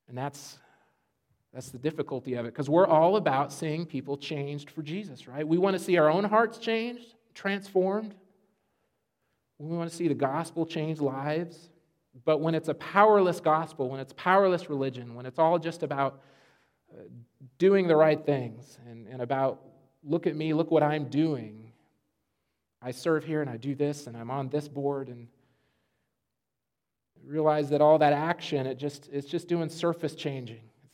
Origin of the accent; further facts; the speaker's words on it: Phoenix, Arizona, United States; You see, growing up in Phoenix, if someone spoke like a Christian, they generally were Christians.